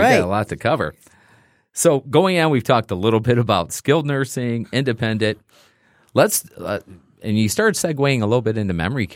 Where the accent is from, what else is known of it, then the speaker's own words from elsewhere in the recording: the South, United States; So now I got to tell you about my mama real quick because we're from the South.